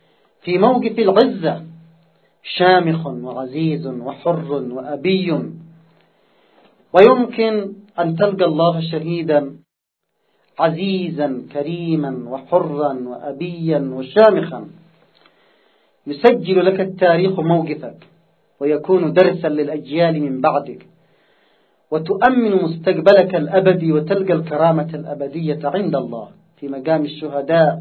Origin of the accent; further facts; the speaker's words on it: Yemen; لاحظوا في المقابل نحن كشعب يمني